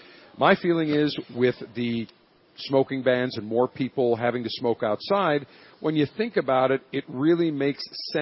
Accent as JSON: {"language": "English", "town": "Buffalo", "region": "New York", "country": "United States", "said": "You're from Pittsburgh. I'm from Buffalo."}